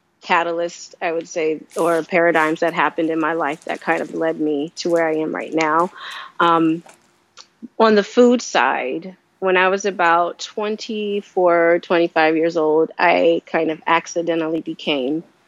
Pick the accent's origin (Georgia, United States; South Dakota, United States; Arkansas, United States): Georgia, United States; Atlanta; now in Cambridge, United States; so I was born and raised in Atlanta, but right now I reside in Cambridge, Massachusetts.